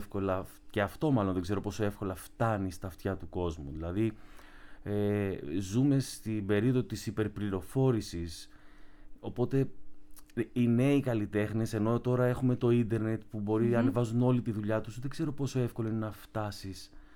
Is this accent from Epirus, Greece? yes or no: yes; Igoumenitsa, Epirus, Greece; also born or lived in Ioannina; now in Athens, Greece; Μεγάλωσα στην Ιγουμενίτσα μέχρι τα 15 μου και μέχρι τα 30 έζησα στα Γιάννενα.